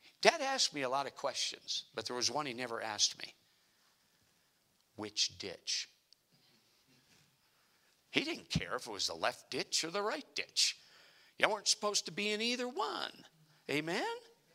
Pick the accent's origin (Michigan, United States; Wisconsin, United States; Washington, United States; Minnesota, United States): Minnesota, United States; You know what snow is up here, and I grew up in Minnesota.